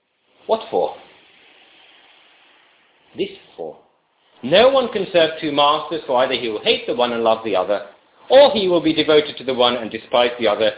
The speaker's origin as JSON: {"language": "English", "country": "Finland", "tie": "born or raised there", "said": "When I was a child growing up in Finland"}